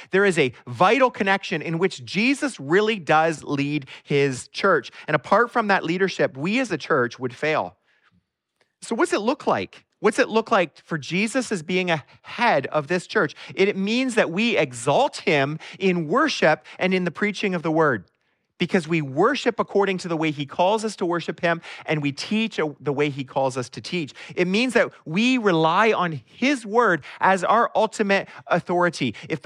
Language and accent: English; Canada; We're Canadian. We are in a commonwealth and we have a king still.